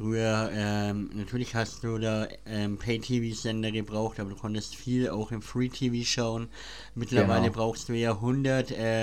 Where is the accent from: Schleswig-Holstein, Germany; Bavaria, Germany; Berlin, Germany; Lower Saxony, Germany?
Bavaria, Germany; Wolgersdorf; ich fahre aus Wolgersdorf, wo ich herkomme, knappe Stunde nach Nördlingen und ich wohne ja eigentlich eher in Richtung Nürnberg